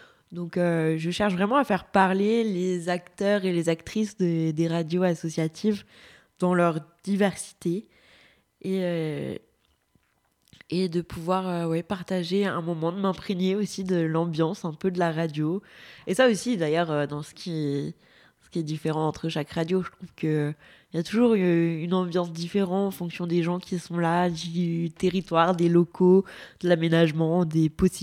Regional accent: Provence-Alpes-Côte d'Azur, France; j'ai travaillé à Mulhouse, je suis originaire du Var et je suis partie de Chamonix.

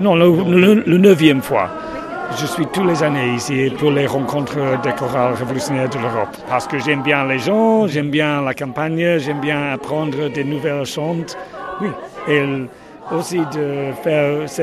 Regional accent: London, United Kingdom; French is a second language; de Londres

